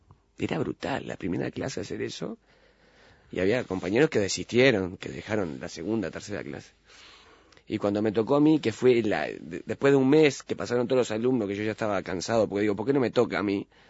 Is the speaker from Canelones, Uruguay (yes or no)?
no; Montevideo, Uruguay; sigo en Belvedere. … Nací en Capurro, después pasó a Molino y Belvedere, ahí del oeste.